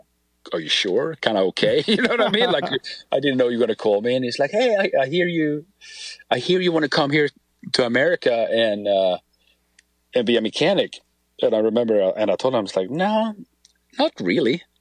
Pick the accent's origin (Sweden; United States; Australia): Sweden; I'm from Sweden, the company's from Sweden. So you're living in your home country, but you're traveling the world, right?